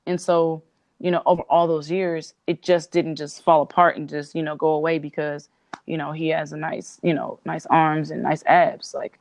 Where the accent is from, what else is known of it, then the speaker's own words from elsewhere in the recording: Cerritos, California, United States; I can't really do it like him because I'm from Cerritos